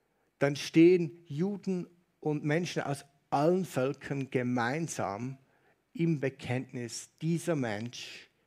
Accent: Switzerland; man könnte ihnen den Hals umdrehen als Schweizer.

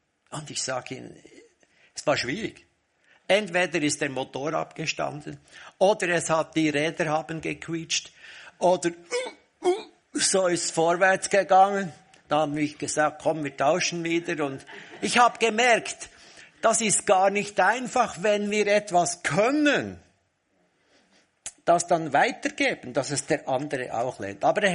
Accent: Bern, Switzerland; accent: Bernese German; ich bin ein Berner und ich spreche sonst immer Berndeutsch in meinen Predigten. Deshalb ist mein Deutsch nicht so hoch wie das von Daniel.

